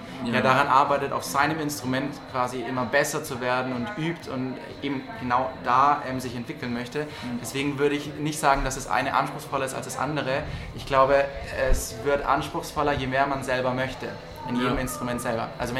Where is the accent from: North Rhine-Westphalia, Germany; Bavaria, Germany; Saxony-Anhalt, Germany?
Bavaria, Germany; Lauf an der Pegnitz; now in Dinkelsbühl, Germany; Also ich komme aus Lauf ursprünglich bei Nürnberg und bin jetzt seit anderthalb Jahren da halt in Dinkelsbühl